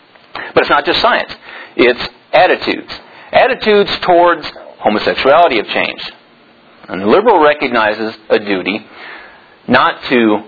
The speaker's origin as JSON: {"language": "English", "town": "San Marcos", "region": "Texas", "country": "United States", "tie": "born or raised there", "said": "You know, I grew up in San Marcos, Texas. The San Marcos River flowed through and then it branched off in these little creeks and streams"}